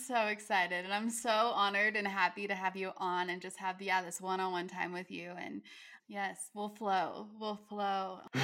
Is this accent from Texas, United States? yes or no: no; Utah, United States; I live in Utah. Well, I grew up in Utah.